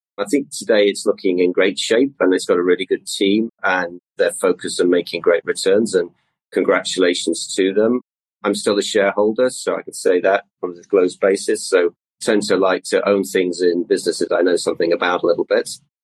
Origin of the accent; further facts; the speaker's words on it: Bolton, North West England, United Kingdom; also born or lived in Essex; I grew up in Bolton, which is, for most people in the UK would know, sort of in the Northwest, was very much then a engineering town where they replaced the mills that had been working there. I had a pretty straightforward, I would say, middle-class upbringing